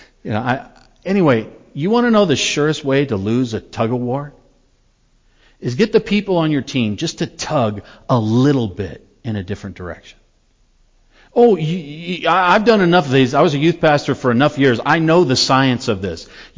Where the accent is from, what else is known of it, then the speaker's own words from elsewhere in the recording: United States; Because we grew up in America, and what goes on behind this forehead is my business, not yours.